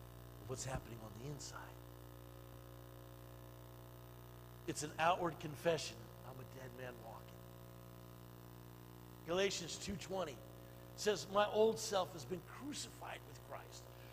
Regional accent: California, United States; I said, hey … from California.

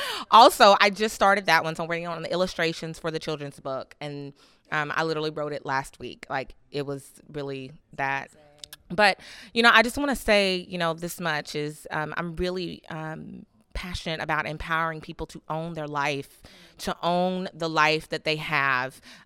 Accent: Louisville, Kentucky, United States; I'm from Louisville, Kentucky.

